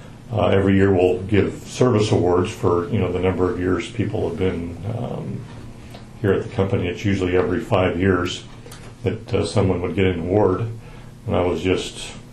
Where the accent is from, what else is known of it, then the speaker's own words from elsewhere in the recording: McMinnville, Oregon, United States; born there; I was born in McMinnville, Oregon, in January 20th, 1960.